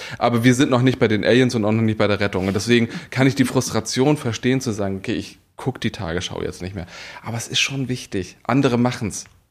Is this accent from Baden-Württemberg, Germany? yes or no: no; Schleswig-Holstein, Germany; ich komme aus Schleswig-Holstein.